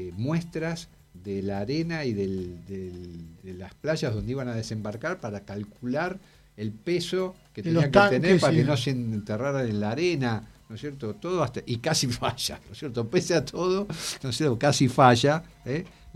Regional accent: Argentina; en esta historia que en cierta medida nos representa como argentinos

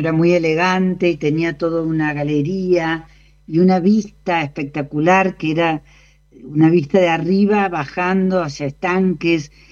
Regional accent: Córdoba, Argentina; vos sabés perfectamente que yo soy cordobesa

